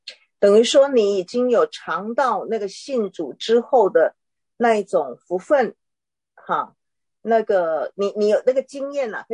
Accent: Taiwan; 当我是个台湾人到中国做宣教士

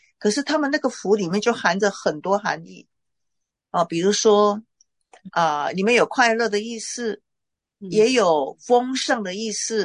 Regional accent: China; 但是我个人认为，我身为一个中国人

